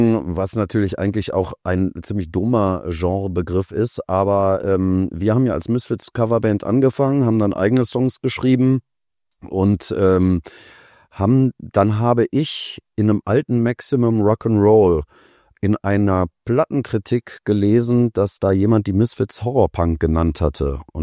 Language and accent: German; Leichlingen, North Rhine-Westphalia, Germany; also born or lived in Bonn; Geboren bin ich zwar in Bonn, aber meine ganze Kindheit und Jugend habe ich in Leichlingen verbracht, was ja direkt neben Solingen ist.